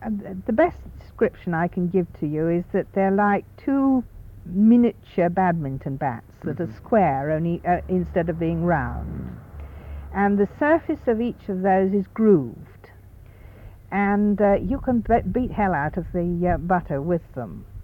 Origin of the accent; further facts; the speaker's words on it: West Midlands, United Kingdom; Yes, I come from Shropshire, of course, which in the North Shropshire area, going towards the Cheshire Plain, is, of course, a dairying country.